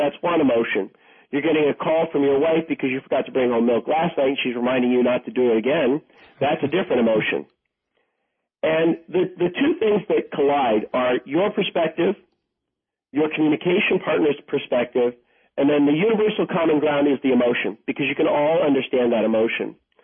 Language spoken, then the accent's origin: English; East Coast, United States; I'm from the East Coast, and I know that.